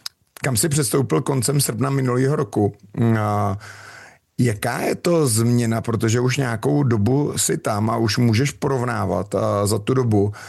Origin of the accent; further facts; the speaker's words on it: Plzeň, Plzeň Region, Czechia; protože já jsem Plzeňák